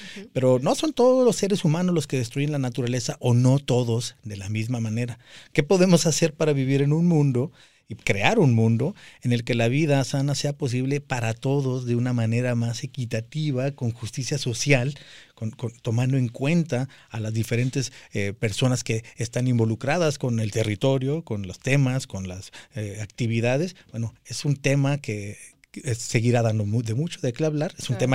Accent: Germany; En Alemania, de donde yo vengo

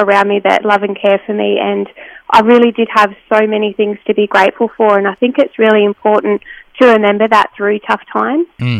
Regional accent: Broken Hill, New South Wales, Australia; Yeah, I was born and bred in Broken Hill.

